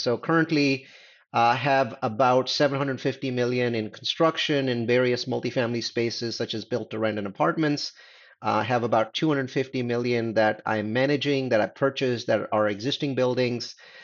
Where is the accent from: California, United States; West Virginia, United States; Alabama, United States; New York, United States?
California, United States; I come from Silicon Valley. I live in Silicon Valley.